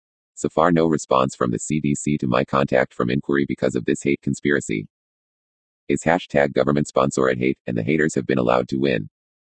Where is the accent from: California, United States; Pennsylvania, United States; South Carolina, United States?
California, United States; San Bernardino; also born or lived in Denver; So I left town Denver back to my hometown of San Bernardino